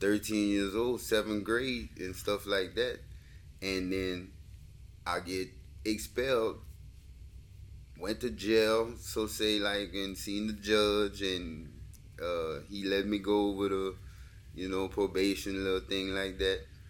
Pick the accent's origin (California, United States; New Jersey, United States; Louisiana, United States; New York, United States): Louisiana, United States; Cecilia; also born or lived in Lafayette, Louisiana; And I was born in Lafayette, Louisiana. Then I was brought to Cecilia, Louisiana, where my mom is from, because we moved from Lafayette.